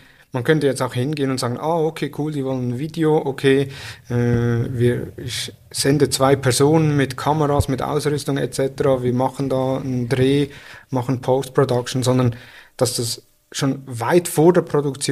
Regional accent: Switzerland; accent: Swiss; ich bin Schweizer mit einem Schweizer Akzent, manchmal mehr, manchmal weniger.

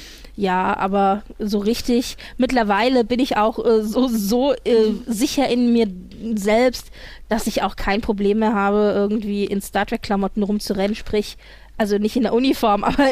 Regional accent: Frankfurt, Hesse, Germany; ich komme aus Frankfurt

